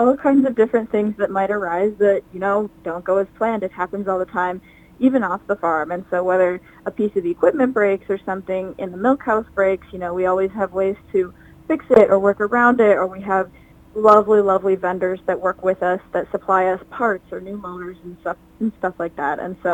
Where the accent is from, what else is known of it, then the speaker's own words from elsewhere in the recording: Litchfield, United States; I love my hometown, and I'm sure everybody says that, but I just have so much appreciation for my hometown